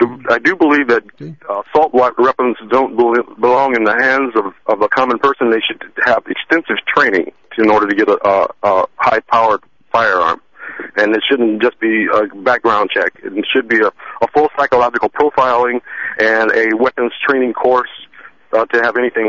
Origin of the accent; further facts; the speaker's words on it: Long Beach, California, United States; Yes, I was raised in Long Beach. I had many relatives in South Central.